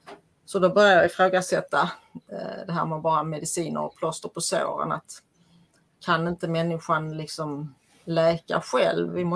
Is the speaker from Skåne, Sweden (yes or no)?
yes; Skåne, Sweden; Jag är ju från Skåne.